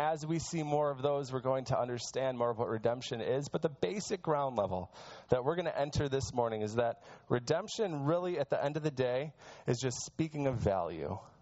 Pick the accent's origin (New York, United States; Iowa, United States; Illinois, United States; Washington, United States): New York, United States; Rochester; now in Michigan, United States; Michigan is my home, but my hometown is New York. And I love going back to Rochester, New York, and knowing the streets and knowing the people and seeing the places that are familiar to me.